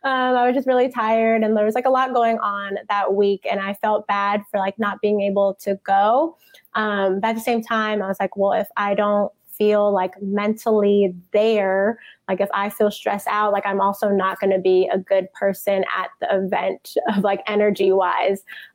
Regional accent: California, United States; Like, I'm originally from California. Like, I don't like the cold.

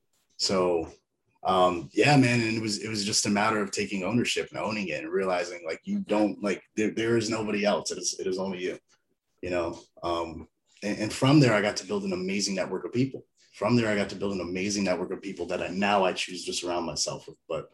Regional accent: Virginia, United States; I was a mutt, man. I grew up all around Northern Virginia.

